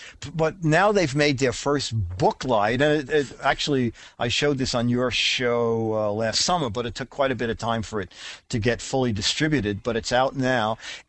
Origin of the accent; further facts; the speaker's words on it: New York City, New York, United States; Well, you know, growing up in Brooklyn